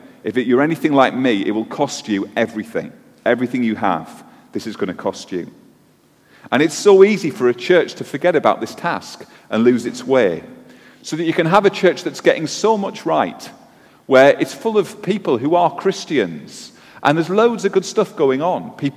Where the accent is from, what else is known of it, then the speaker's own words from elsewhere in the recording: Middlesbrough, North East England, United Kingdom; I'm from Middlesbrough.